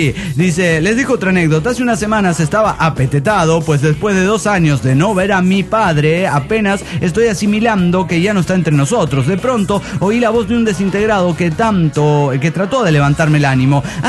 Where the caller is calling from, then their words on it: Monterrey, Nuevo León, Mexico; de Monterrey.